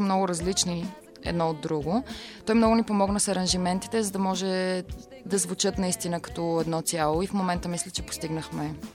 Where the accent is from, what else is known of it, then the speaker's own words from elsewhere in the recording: Blagoevgrad, Blagoevgrad Province, Bulgaria; Аз също съм от Благоевград.